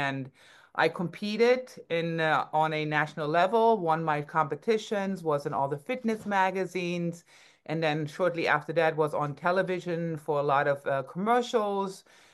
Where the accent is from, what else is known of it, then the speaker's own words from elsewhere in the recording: Berlin, Germany; I'm 52 now. We're going all the way back to Germany, where I was born and raised in Berlin.